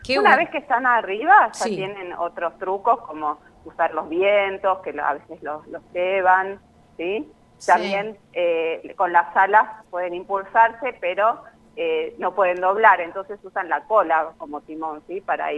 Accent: Buenos Aires, Argentina; now in Corrientes, Argentina; Muchas aves, por eso yo en realidad soy de Buenos Aires

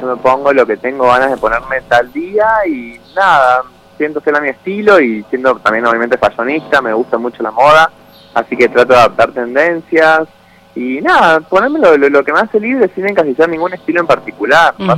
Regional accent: Salta, Argentina; also born or lived in Buenos Aires / Córdoba; yo soy porteño, nací en Buenos Aires, bien. Después a los 12 años fui a vivir a Salta.

